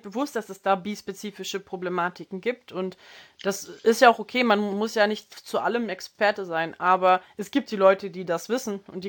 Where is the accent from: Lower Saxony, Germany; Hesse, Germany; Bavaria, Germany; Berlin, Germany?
Berlin, Germany; ja, man ist verwöhnt als Berliner.